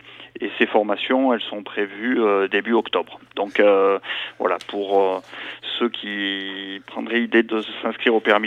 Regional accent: Auvergne-Rhône-Alpes, France; aujourd'hui, elle déborde chez nous en Haute-Loire.

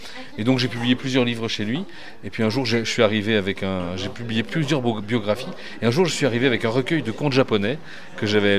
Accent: Saint-Étienne, Auvergne-Rhône-Alpes, France; Je suis Stéphanois, bonjour d'abord

